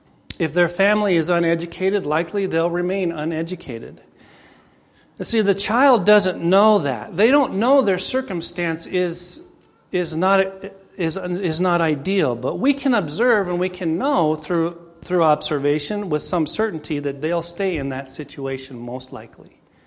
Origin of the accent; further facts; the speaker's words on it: United States; born there; I am an American by birth. I am patriotic to an extent, but it saddens me to see our country in the state that it's in.